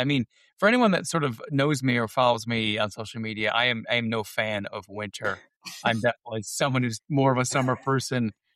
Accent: Birmingham, Michigan, United States; I grew up in Southeast Michigan and in Birmingham.

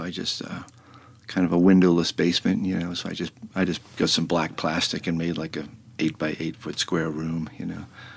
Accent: Boston, Massachusetts, United States; I used to play a lot of street hockey back then, growing up in Boston, where everybody played street hockey.

